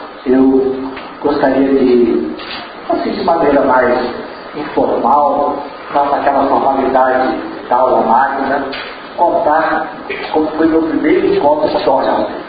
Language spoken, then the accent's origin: Portuguese; Espírito Santo, Brazil; accent: capixaba; Eu falei com sotaque de capixaba mesmo